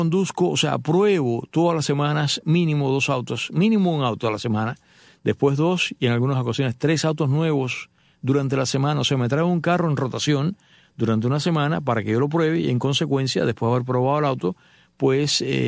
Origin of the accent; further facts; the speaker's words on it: Cuba; moved away; la única vez que salí de Cuba al extranjero fue mi única vez y fue para no regresar.